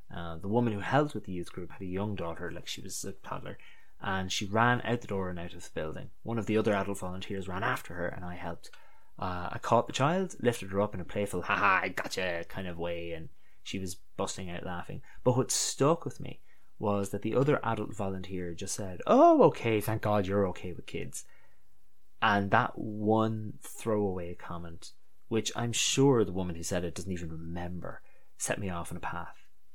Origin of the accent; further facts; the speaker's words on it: Ireland; accent: American; also born or lived in United States; I started school here in Ireland and lost my American accent in 2 weeks